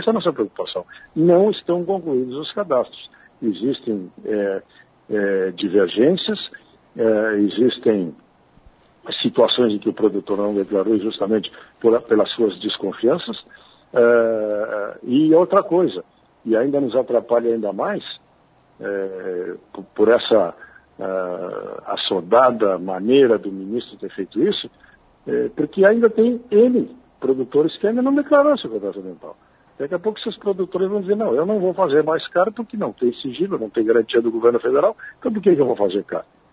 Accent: Rio Grande do Sul, Brazil; nós que somos aqui do Sul, e principalmente do único bioma que é característica da metade sul do Rio Grande

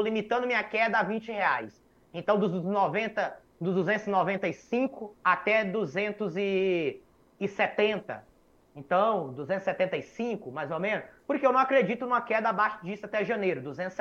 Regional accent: Bahia, Brazil; Eu fui criado pelo meu avô na Bahia, acompanhei meu avô.

